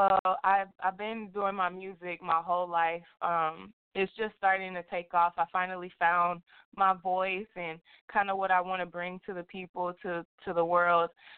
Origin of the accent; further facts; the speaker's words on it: Houston, Texas, United States; Well, you know, Houston is dope.